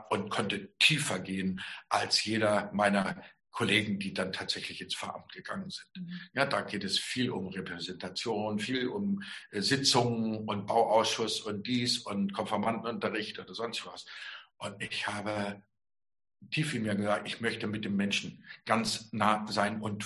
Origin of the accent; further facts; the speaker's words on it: Lower Saxony, Germany; Ich komme eigentlich aus der Gegend von Hannover-Hildesheim, bin in Himmelstür zur Schule gegangen